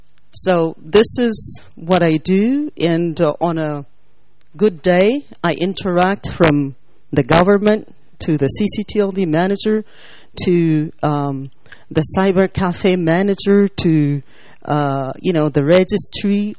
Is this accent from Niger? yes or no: yes; Niger; I come from Niger